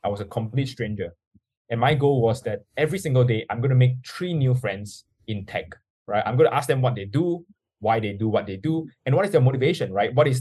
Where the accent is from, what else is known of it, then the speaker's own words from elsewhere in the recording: Singapore; So I grew up, I was born and raised and I grew up in Singapore. So Singapore is a very small country, obviously a very small state and city as well.